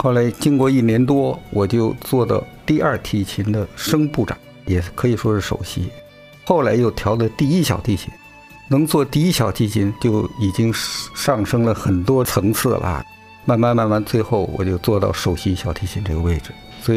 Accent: Beijing, China; 因为我母亲从四川考到北京的中央乐团，成了一个专业的歌唱家，所以我从小是在乐团的宿舍，中央乐团的宿舍长大的。

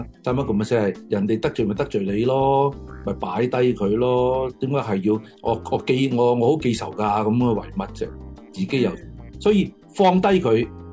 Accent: China; 即係但係我哋中國人都話啊嘛，防人之心不可無

